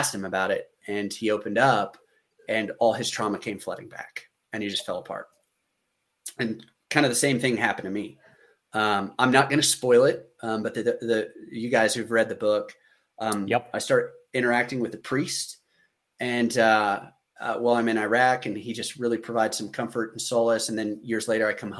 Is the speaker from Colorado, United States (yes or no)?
no; Oklahoma, United States; Some of these guys are like from the Northeast. I'm like, why? Because I'm from Oklahoma?